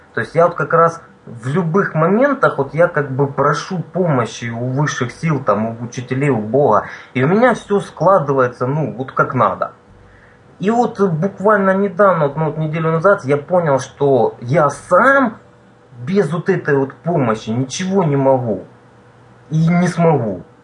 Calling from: Kramatorsk, Donetsk Oblast, Ukraine; с Украины, город Краматорск.

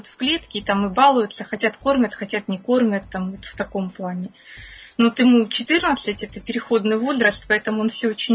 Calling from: Ukraine; я из Украины.

